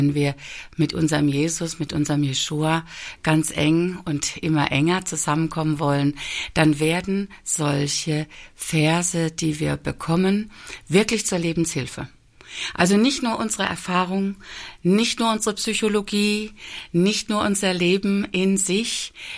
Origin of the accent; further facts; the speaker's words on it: Israel; German is a second language; now in Germany; Grüße aus Israel. Grüße aus Deutschland. Von dort komme ich, sowohl aus Israel wie auch aus Deutschland.